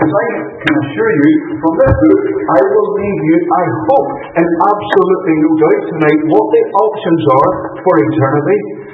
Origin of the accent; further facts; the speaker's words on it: Northern Ireland, United Kingdom; moved away as an adult; now in Fife, United Kingdom; always lived in Drummond. My son is growing up with a decidedly more Fife accent than I am. But I was born and raised in Northern Ireland. I moved across here in 2001 when I got married. So I have been here nearly 16 years now. But supposedly I still haven't lost the Irish accent.